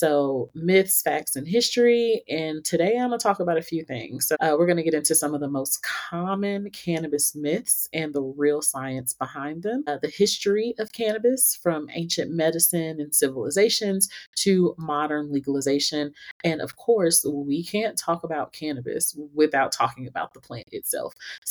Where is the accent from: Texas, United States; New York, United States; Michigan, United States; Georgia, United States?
Georgia, United States; Atlanta; now in Denver, United States; So I recently moved to Denver, Colorado, and I'm a Southern woman. I'm originally from Atlanta.